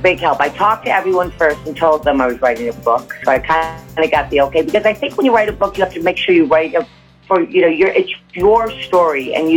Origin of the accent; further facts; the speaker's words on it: Great Barrington, Massachusetts, United States; I grew up in Great Barrington, and here I was back in Great Barrington